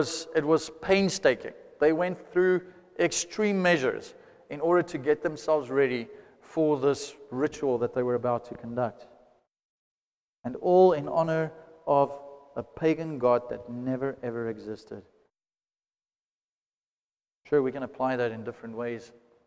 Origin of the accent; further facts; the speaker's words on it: Johannesburg, Gauteng, South Africa; I come from Joburg, and where I studied RAU back in the day, there were brothels around